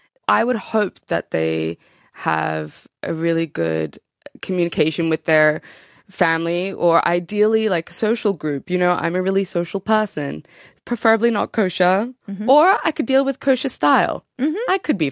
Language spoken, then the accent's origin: English; Sydney, New South Wales, Australia; now in London, United Kingdom; I'm 31. I was born and bred in Sydney, Australia. But I've been living in London, United Kingdom, for over 60 years now.